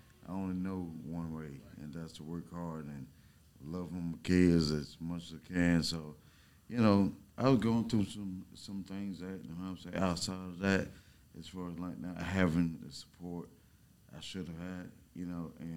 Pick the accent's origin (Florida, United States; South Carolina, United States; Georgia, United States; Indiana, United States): Georgia, United States; Augusta; I'm from Augusta, so, you know, I know we have a rich history, great basketball there, man.